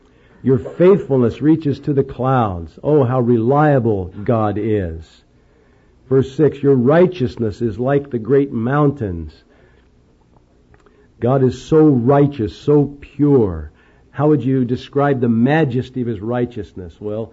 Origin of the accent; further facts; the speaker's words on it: Indianapolis, Indiana, United States; Remember the street I grew up on in Indianapolis, Indiana?